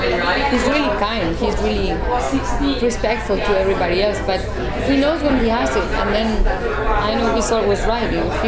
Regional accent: Italy; accent: Italian; English is a second language; because I was shooting in English and in Italian, and none of them are my first language.

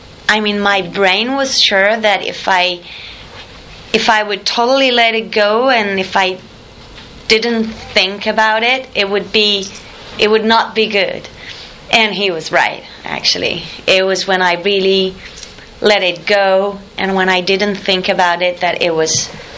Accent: France; first language French; English is a second language; Because I'm French and I started learning English when I was 12, and it's already late, you know, to really have a perfect accent.

